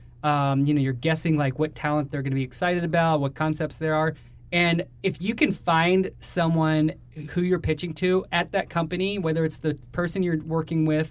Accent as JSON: {"language": "English", "region": "Georgia", "country": "United States", "lives_now": "New York, United States", "said": "we're three guys from Georgia who moved to New York together, and we make animation, live action."}